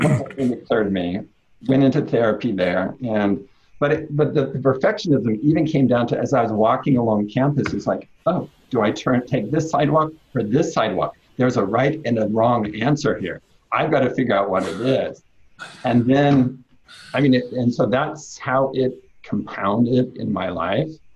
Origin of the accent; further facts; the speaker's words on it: California, United States; I was raised Mormon in California, and in that tradition, there is a lot about regulating your behavior